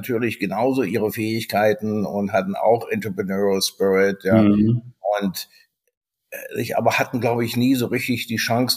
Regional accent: Germany; ich bin in der DDR geboren, aufgewachsen, also 1965 geboren.

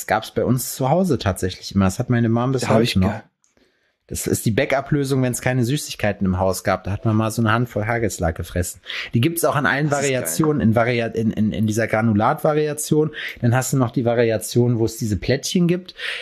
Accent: Schalksmühle, North Rhine-Westphalia, Germany; Es gab mal in Schalksmühle, wo ich herkomme, gab es einen Bäcker

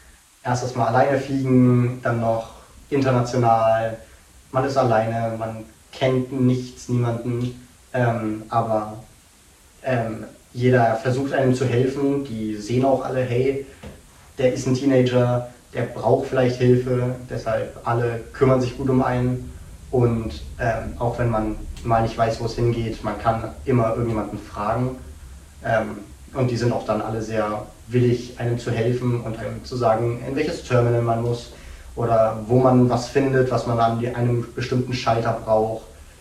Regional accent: Dresden, Saxony, Germany; ich komme aus Dresden.

